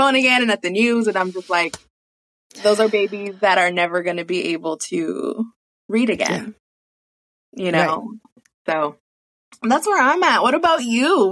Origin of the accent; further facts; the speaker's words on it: Bronx, New York, United States; Born and raised in the Bronx, New York.